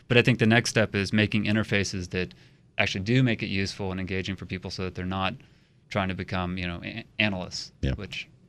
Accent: Chicago, Illinois, United States; I'm from the Chicago area.

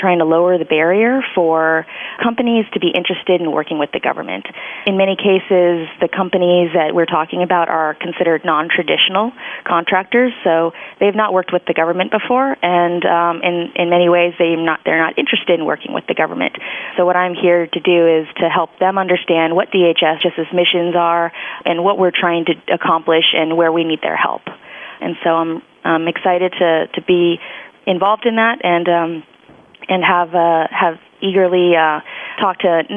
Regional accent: Bay Area, California, United States; I'm actually from out here originally. I'm from the Bay Area, so it's not too foreign to me.

